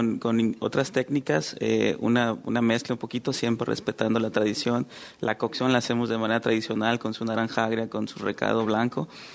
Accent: Guadalajara, Jalisco, Mexico; Yo soy originario de Guadalajara.

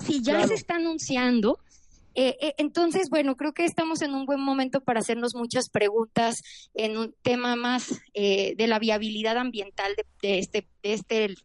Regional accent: Mexico; y ese es un valor que como mexicanos queremos propiciar.

